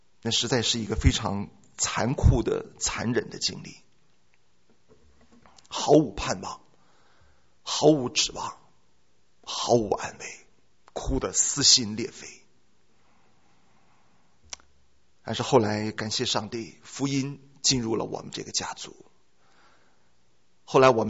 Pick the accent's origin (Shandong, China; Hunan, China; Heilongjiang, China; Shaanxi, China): Shandong, China; 我从小跟我奶奶睡一铺大炕，你知道我们山东人是睡火炕的啊